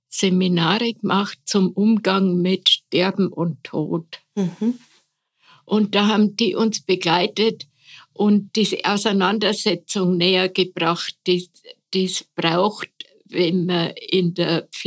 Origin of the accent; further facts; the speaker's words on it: Munich, Bavaria, Germany; born there; also ich bin ja geborene Münchnerin, also so bayerisch-katholisch